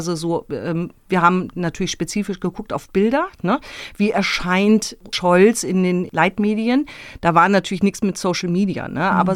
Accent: Hamburg, Germany; born there; Ich bin gebürtige Hamburgerin

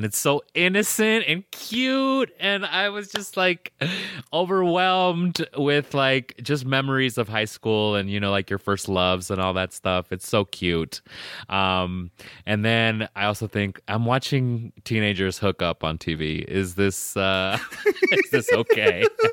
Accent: United States; accent: pocho; I don't speak Spanish like a Mexican or a Guatemalan. My pocho accent is so fucked.

